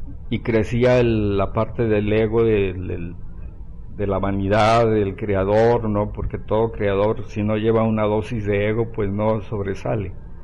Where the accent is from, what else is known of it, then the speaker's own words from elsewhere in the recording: Jalisco, Mexico; Finalmente ahora lo estoy pudiendo lograr, de quedarme no solo en mi país que adorado, sino en mi ciudad, en mi estado, que amo a mi estado de Jalisco.